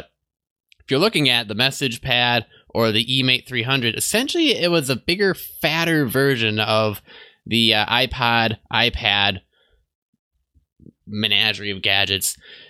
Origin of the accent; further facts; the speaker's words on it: Milwaukee, Wisconsin, United States; I grew up in Milwaukee, so there was probably one in Milwaukee and Chicago and New York and Seattle and all the big cities